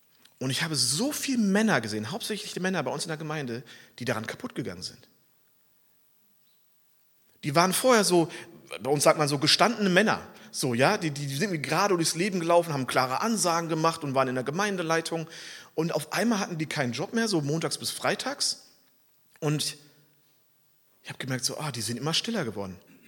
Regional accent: Marburg, Hesse, Germany; ich komme aus Marburg

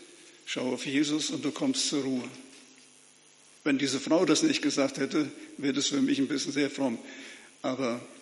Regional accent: Frankfurt, Hesse, Germany; Also ich bin allen hier als Frankfurter Städter total unterlegen.

